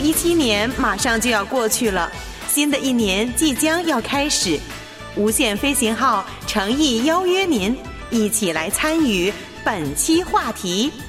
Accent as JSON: {"language": "Chinese", "country": "China", "said": "其实我们中国人很传统，家里面呢在迎接新年的时候呢，总是家里面会做一些大清洁、大扫除。"}